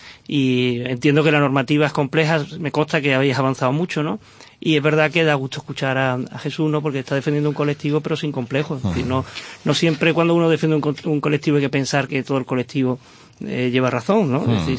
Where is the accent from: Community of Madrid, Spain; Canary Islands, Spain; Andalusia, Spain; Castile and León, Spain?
Andalusia, Spain; Málaga; los usuarios de las terrazas somos los malagueños principalmente